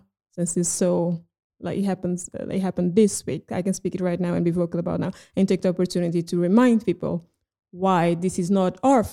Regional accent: Portugal; like a teenager growing up in Portugal

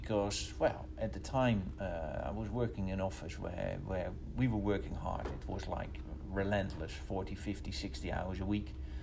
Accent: Rotterdam, South Holland, Netherlands; I was born and bred in Rotterdam, then the biggest port in the world.

